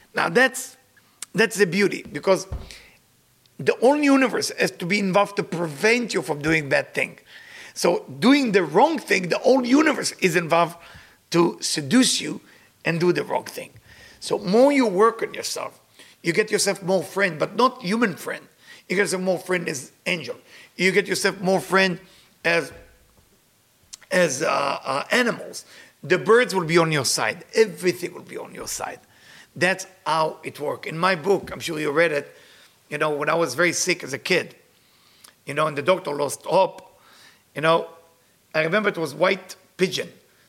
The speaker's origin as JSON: {"language": "English", "country": "Israel", "tie": "born or raised there", "said": "there is a place where I grew up in Israel"}